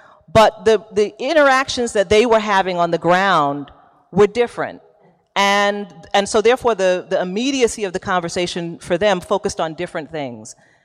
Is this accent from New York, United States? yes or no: yes; New York, United States; now in Baltimore, United States; And I'm from New York